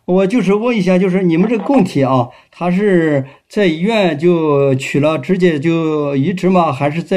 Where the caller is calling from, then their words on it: Sichuan, China; 我是四川省委政法委啊文文办的副主任，我是从四川打过来